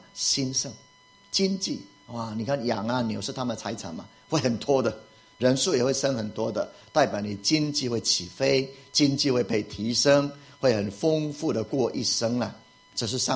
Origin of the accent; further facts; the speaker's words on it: Puli, Nantou County, Taiwan; 以前我的老家是埔里，现在听说空污很厉害，就在埔里